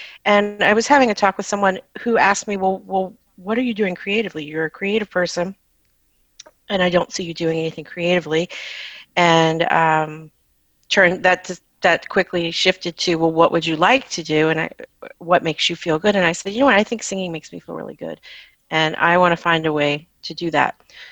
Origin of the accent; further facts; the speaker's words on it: Virginia, United States; growing up in Virginia, you're not necessarily exposed to all of the forms of music that people are in a much larger urban area.